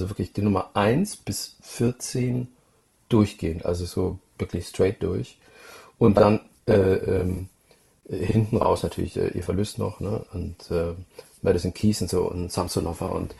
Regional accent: Heidelberg, Baden-Württemberg, Germany; Also ich komme nicht aus Leiden, aber die Stadt, aus der ich komme, die liegt sehr in der Nähe, Heidelberg, also um die Ecke

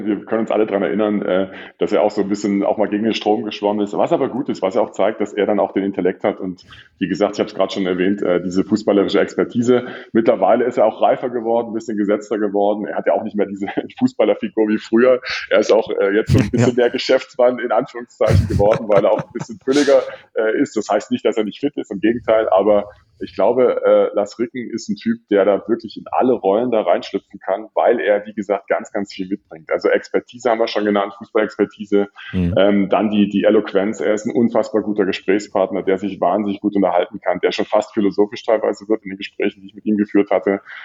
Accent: Dresden, Saxony, Germany; weil ich bin selber gebürtiger Dresdner, bin in den 80er Jahren im Stadion gewesen

